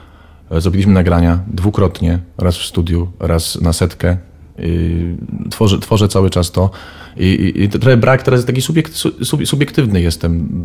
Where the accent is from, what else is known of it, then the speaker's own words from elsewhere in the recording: Silesian Voivodeship, Poland; also born or lived in Warsaw; Teraz mieszkam na Śląsku, więc... Jestem ze Śląska, mieszkałem w Warszawie.